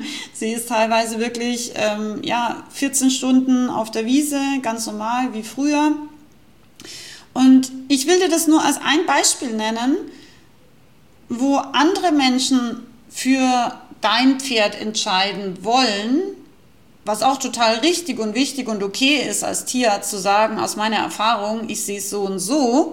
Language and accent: German; Rauris, Salzburg, Austria; Ich komme aus Österreich. Ich bin aus dem Pinzgau. Ich komme aus dem wildesten Alpendorf. Dorf ungefähr, Rauris, genannt das Tal der Gesetzlosen